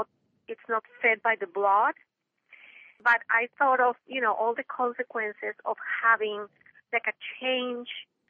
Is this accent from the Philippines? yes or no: no; Colombia; now in Connecticut, United States; Because I am originally from Colombia, and I live here in Connecticut.